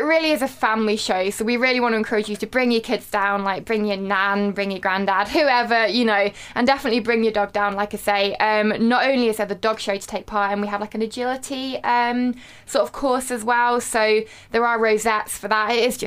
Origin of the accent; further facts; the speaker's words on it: South East England, United Kingdom; now in Macclesfield, United Kingdom; So I'm actually from Sussex originally, so I'm not local to here